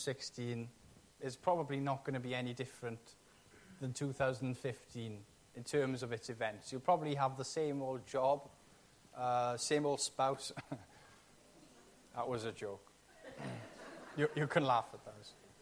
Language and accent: English; Wales, United Kingdom; I remember when I was 5 years old, I come from the Gwendryth Valley, and I was unfamiliar with towns and cities.